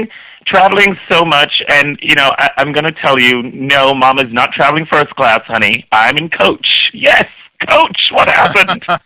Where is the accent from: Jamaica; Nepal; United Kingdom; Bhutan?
Jamaica; born there; moved away; When I first moved to this country, I was born in Jamaica, by the way.